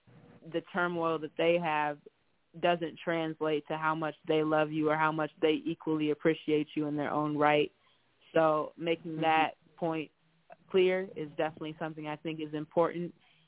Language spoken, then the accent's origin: English; Detroit, Michigan, United States; just growing up in Detroit and spending a lot of time in Detroit as a kid back and forth.